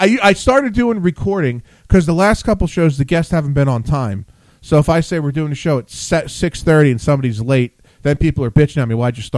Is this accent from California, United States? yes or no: no; Princeton, New Jersey, United States; born there; I was born in Princeton Hospital, so I guess you could say Central Jersey.